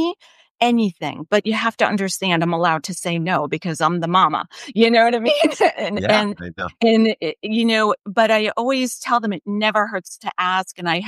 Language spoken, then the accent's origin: English; New York, United States; And I think for me, I'm a New Yorker, right? So I move in a rapid speed.